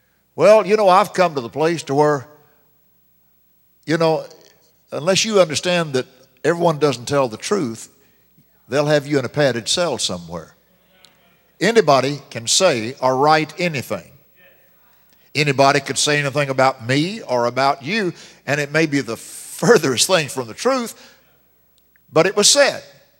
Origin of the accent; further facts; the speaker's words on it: United States; I am an American, and I'm proud of my nation, righteously proud, not sinfully proud, but righteously proud.